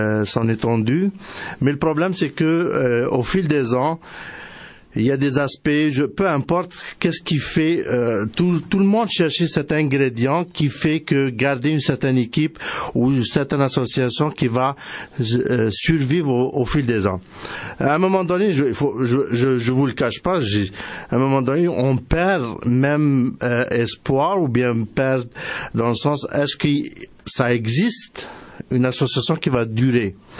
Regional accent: Quebec City, Quebec, Canada; Moi, je viens de la ville de Québec, j'ai étudié là-bas.

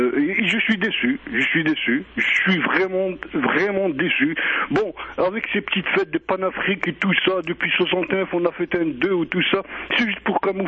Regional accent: Algeria; moved away; je suis fils de Shahid, il est mort pour l'Algérie.

